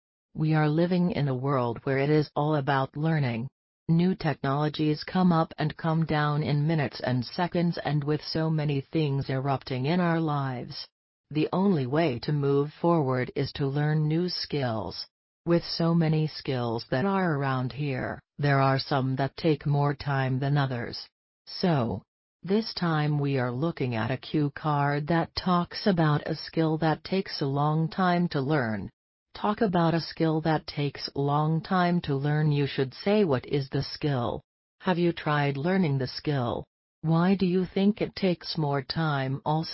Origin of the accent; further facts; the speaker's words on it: India; first language Hindi; English is a second language; It will be pretty difficult, as my mother tongue is Hindi and we have no correlation between the two languages.